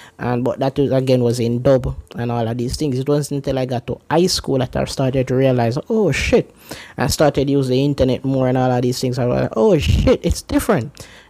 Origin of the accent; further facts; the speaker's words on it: Jamaica; You know, I grew up in Jamaica, you know, the culture is way different from in Japanese